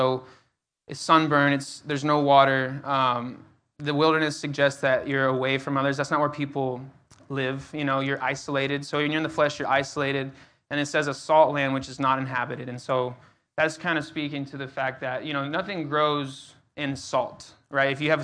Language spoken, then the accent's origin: English; Odessa, Texas, United States; I grew up in Odessa, Texas, out west.